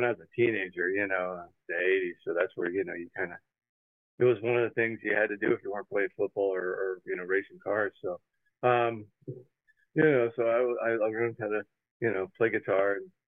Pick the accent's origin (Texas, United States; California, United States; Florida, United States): Florida, United States; St. Petersburg; I mean, I grew up here right on St. Petersburg, you know, St. Pete Beach, Tampa, you know, this whole area is my stopping ground.